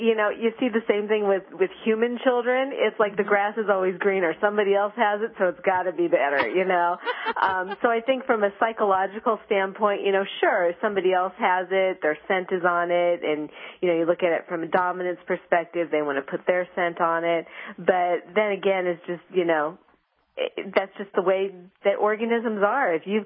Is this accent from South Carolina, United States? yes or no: no; Bloomington, Minnesota, United States; Oh, okay, because I grew up in Bloomington, Minnesota.